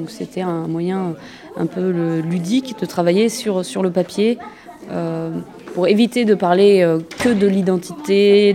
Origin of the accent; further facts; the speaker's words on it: France; born there; mes parents et grands-parents sont issus de l'immigration. Donc, moi, je suis née en France, mais mon père est né en Allemagne de l'Est.